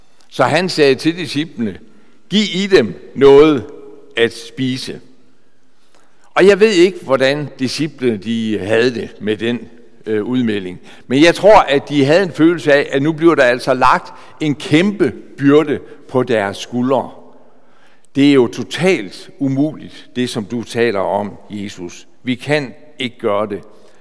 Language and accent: Danish; Skjern, Central Denmark Region, Denmark; Hjemme i Skjern, i 60'erne, hvor jeg var barn